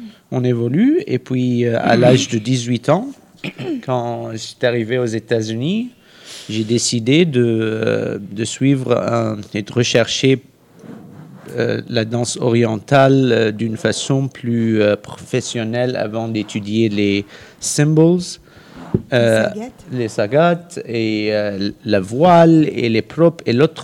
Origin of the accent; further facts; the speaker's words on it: Lebanon; French is a second language; moved away as an adult; je viens des États-Unis, mais je suis Libanais, je suis né au Liban. Je vis au Liban pour 18 ans, et puis j'ai quitté afin de finir mes études